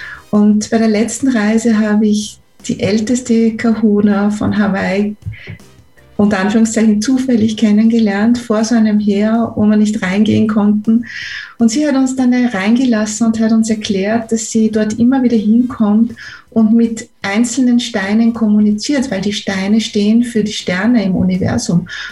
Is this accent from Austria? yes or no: yes; Salzburg, Austria; in unserer Kultur in Österreich, da gab es ja auf den Bauernhöfen, und ich komme ja aus Salzburg ursprünglich, aus dem Land Salzburg